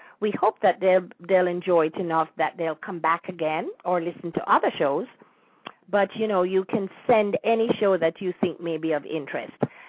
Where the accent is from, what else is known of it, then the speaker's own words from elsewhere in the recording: Jamaica; now in United States; I was born and raised in Jamaica.